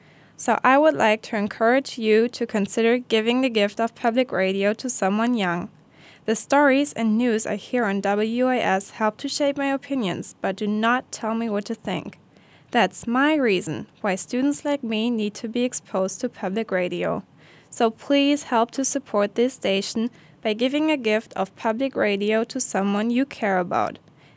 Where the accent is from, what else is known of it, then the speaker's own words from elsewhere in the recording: Germany; now in Springfield, United States; I'm a student from Germany and have been an intern at WAS since September. The long journey from Germany to Springfield was absolutely worth it.